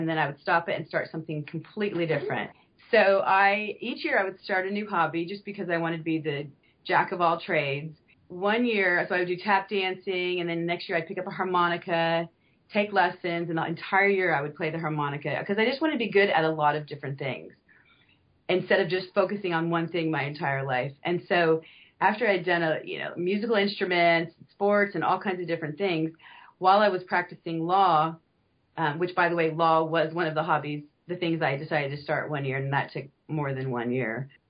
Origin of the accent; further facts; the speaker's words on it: Pensacola, Florida, United States; moved away as an adult; now in Tulsa, United States; I grew up in Pensacola, Florida, and came to Tulsa, Oklahoma to go to undergrad.